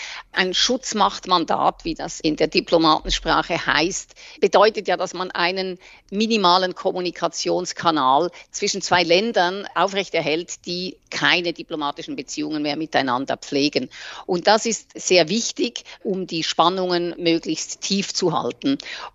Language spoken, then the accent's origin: German; Switzerland; now in Germany; Ich merke ja auch hier als Schweizerin in Deutschland, dass immer alle beim ersten Wort, das ich sage, sofort wissen, von wo ich komme.